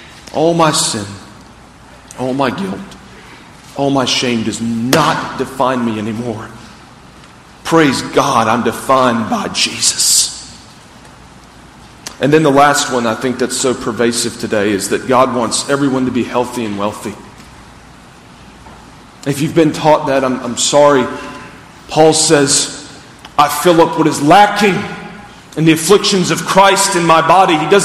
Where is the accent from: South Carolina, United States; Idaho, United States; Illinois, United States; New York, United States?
South Carolina, United States; Greenville; growing up in Greenville, you know, coming down 85, you'd see the Michelin building.